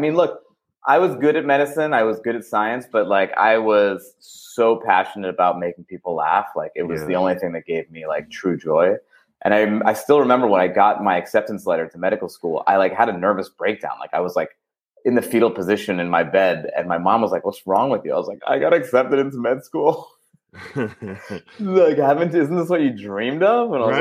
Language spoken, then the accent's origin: English; New York, United States; And we're also both from Long Island, so we know all the same places.